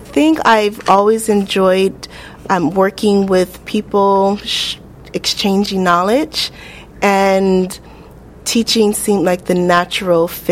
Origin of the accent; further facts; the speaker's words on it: California, United States; I grew up in Southern California.